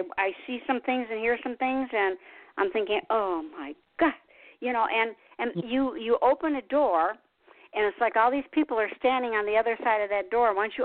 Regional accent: Detroit, Michigan, United States; I'm from Detroit, Motown, and so I love the oldies.

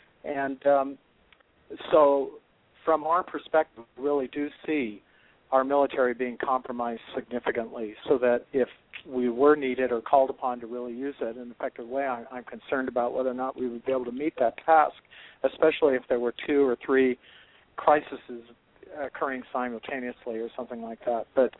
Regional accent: Great Falls, Montana, United States; I was born and raised in Great Falls, Montana, which I talk quite about in this book.

